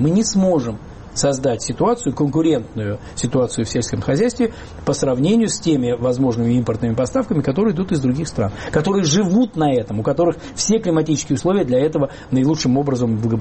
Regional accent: Belarus; Мы, белорусы, и Россия, и русские, и украинцы, это все одна нация

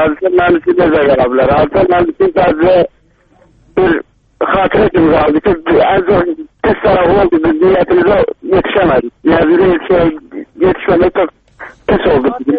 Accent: Azerbaijan; moved away; biz özümüz, mən özüm Cəbrəliyəm. Yəni, o köçkünlərdən...

